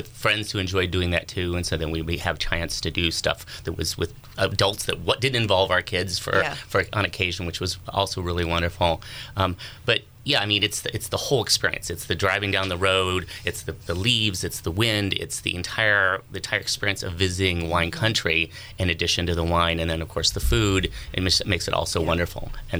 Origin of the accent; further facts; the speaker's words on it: San Luis Obispo, California, United States; I grew up in San Luis Obispo. My dad is at Cal Poly.